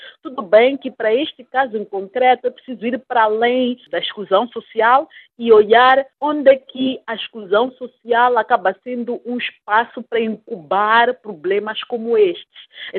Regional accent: Mozambique; nós, como moçambicanos, devemos pegar neste estudo e fazer uma reflexão profunda

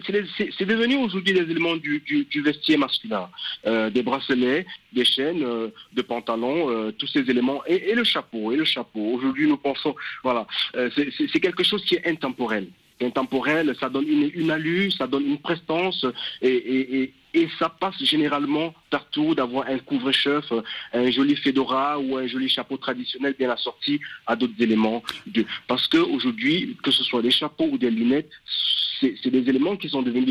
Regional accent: West, Cameroon; Moi, je viens du Cameroun, je viens du pays Bamileke, où on met des chapeaux.

